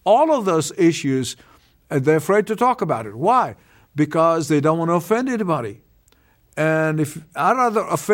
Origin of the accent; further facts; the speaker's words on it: Egypt; moved away; when I escaped from Egypt, my home country, over 50 years ago